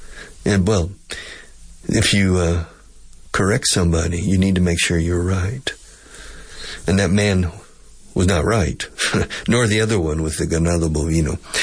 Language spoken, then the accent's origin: English; Texas, United States; I'm a Texan. People in Texas, we like freedom and open space.